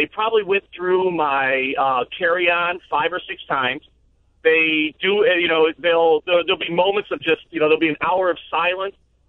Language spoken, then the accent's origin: English; United States; born there; And so, I mean, on some levels, yeah, I was born in America.